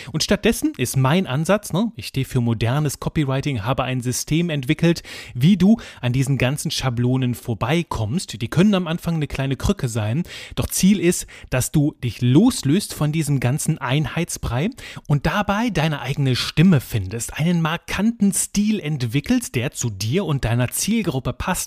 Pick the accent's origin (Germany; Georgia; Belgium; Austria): Belgium; ich bin Belgier, aha, komplett Klischee-Belgier.